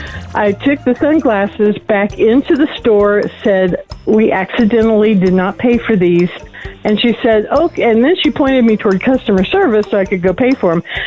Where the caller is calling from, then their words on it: New Mexico, United States; I'm calling you from New Mexico.